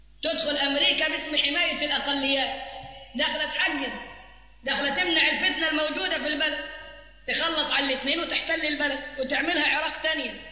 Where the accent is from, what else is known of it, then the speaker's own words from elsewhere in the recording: Cairo, Cairo Governorate, Egypt; وشوية عندنا في القاهرة قاعدين برفصوا